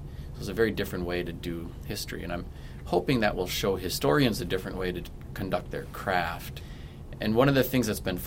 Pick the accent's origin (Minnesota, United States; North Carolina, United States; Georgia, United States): Minnesota, United States; Leech Lake; and I'm from Leech Lake.